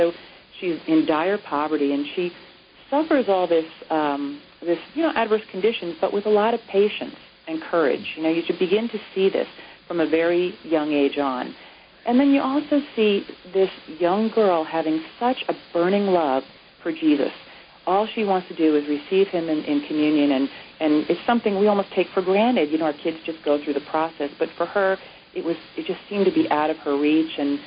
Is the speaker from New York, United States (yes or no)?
yes; New York, United States; I'm from Long Island, so I'm used to that lake effect that you get from the Atlantic Ocean on one side, the Long Island Sound on the other, and we used to always get a good dumping.